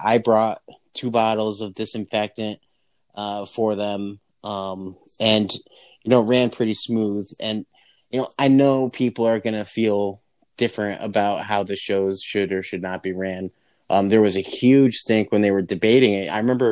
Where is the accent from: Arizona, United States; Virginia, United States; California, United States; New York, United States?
California, United States; Nate's going to have a show and I can't go because I'm from Orange County.